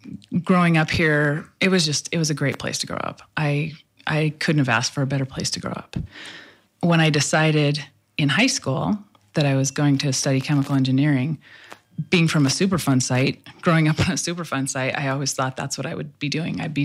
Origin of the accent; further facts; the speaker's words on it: Butte, Montana, United States; also born or lived in Divide / Whitehall; Well, we moved into Butte when I was in sixth grade. We lived around Butte before that. We lived in Divide and Whitehall, and moved into Butte in sixth grade.